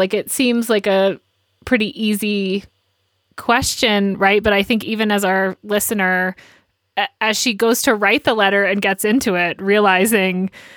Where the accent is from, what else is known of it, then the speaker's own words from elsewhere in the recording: Atlanta, Georgia, United States; And so the kickoff event was actually called a Coke party, because I grew up in Atlanta, which now seems hysterical.